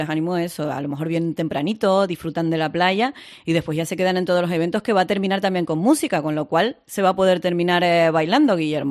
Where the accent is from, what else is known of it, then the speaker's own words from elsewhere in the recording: Los Cristianos, Canary Islands, Spain; yo te animo de verdad a que disfrutes de ese día, de que te vengas a mi pueblo de los cristianos.